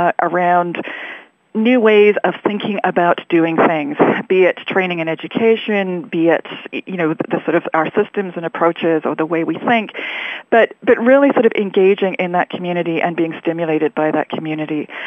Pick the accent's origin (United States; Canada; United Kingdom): United Kingdom; England; I grew up in England, and I grew up in a village community, in a rural environment, and I worked on farms.